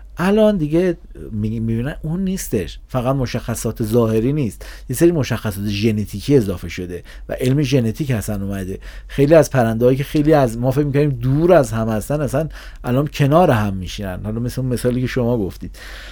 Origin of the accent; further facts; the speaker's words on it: Iran; اگه ما ایرانی هستیم